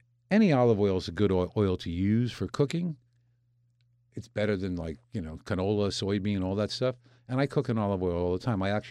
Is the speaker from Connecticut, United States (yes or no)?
yes; Connecticut, United States; I grew up in Connecticut. I know Connecticut corn, upstate corn, Jersey corn.